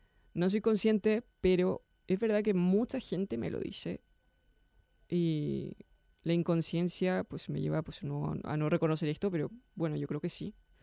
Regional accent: Chile; moved away; me vine de Chile... O sea, tenía una familia numerosa, etcétera. Me vine a un país pues, que no es mi cultura

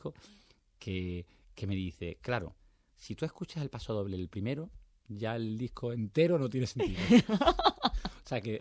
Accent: Seville, Andalusia, Spain; now in Madrid, Spain; yo vengo de Sevilla, de Cádiz, allí la playa está al lado.

